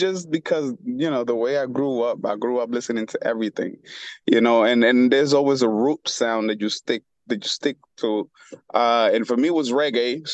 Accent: Honduras; having that Spanish side, you know, growing up in Honduras

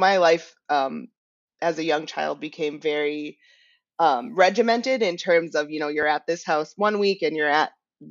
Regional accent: North St. Paul, Minnesota, United States; now in Lake Elmo, United States; I grew up in North St. Paul, Maplewood, Oakdale, graduate of North St. Paul High School.

